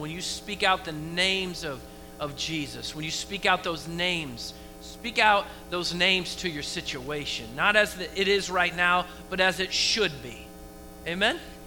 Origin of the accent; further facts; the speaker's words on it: United States; it's just a mentality of being an American